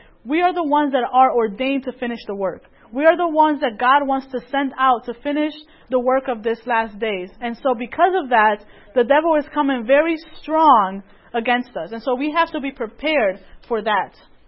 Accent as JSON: {"language": "English", "town": "Bridgeport", "region": "Connecticut", "country": "United States", "said": "And I come from Connecticut, and the city that I live in, or that I lived in, is Bridgeport. And Bridgeport is known to be one of the most dangerous cities in the United States."}